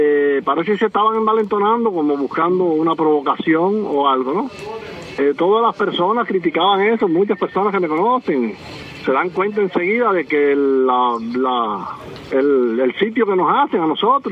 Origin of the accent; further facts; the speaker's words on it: Cuba; born there; Nacimos en Cuba, somos cubanos y hay que luchar.